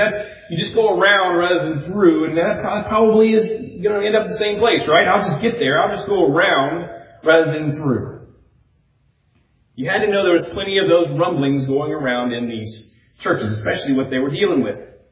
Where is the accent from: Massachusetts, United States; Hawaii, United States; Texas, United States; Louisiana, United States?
Louisiana, United States; I grew up near New Orleans, so I remember these seasons.